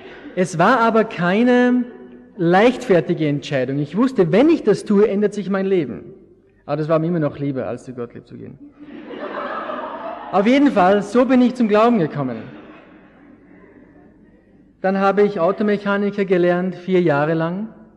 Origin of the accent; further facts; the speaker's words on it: Schladming, Styria, Austria; born there; ich bin geboren in Schladming, das ist da in Österreich, da etwas südöstlich von Salzburg.